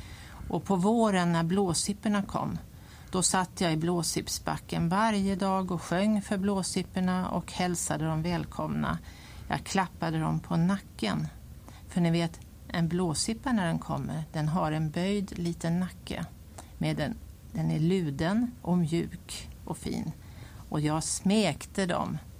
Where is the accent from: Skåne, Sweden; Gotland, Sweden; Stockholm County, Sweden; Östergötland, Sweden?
Stockholm County, Sweden; Tyresö; Men det hela började med att jag föddes då på Gimmersta på Prästgårdsvägen 9 i Tyresö 1951. Jag bodde i ett gult hus.